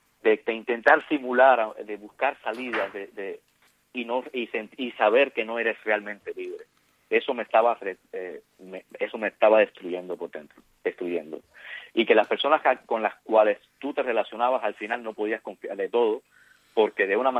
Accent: Cuba; moved away; Sí, Cuba es de donde vengo, Cuba es donde yo nací

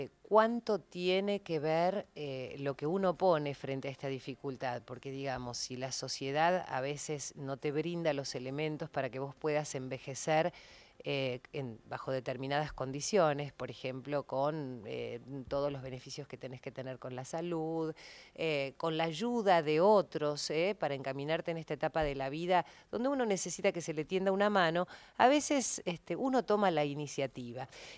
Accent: Argentina; Ahora, nosotros, argentinos, ¿tenemos los elementos como para contener una sociedad de adultos mayores

